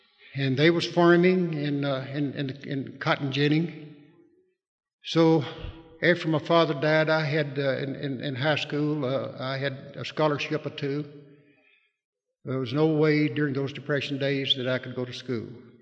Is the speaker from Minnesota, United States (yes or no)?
no; Red Clay Hills, Mississippi, United States; born there; I was born in Red Clay Hills, Mississippi.